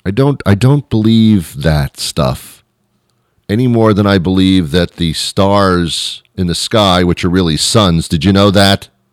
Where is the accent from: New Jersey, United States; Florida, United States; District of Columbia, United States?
New Jersey, United States; Teaneck; I was in Teaneck, New Jersey, and then moved to the city.